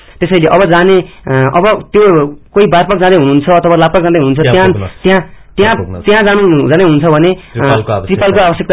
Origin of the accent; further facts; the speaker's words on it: Lamjung, Gandaki Province, Nepal